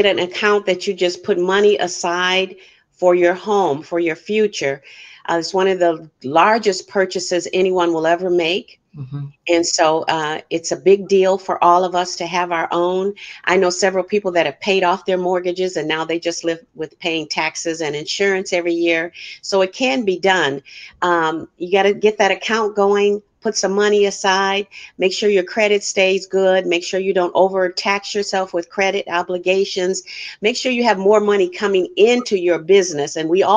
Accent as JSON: {"language": "English", "region": "Michigan", "country": "United States", "tie": "born or raised there", "moved": "yes", "lives_now": "California, United States", "said": "I got started in the real estate industry way back when I was in Michigan. I grew up in the Michigan area"}